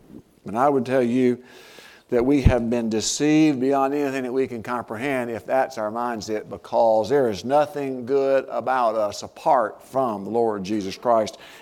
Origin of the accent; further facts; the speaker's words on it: the South, United States; I'm Southerner from radiator to tailpipe.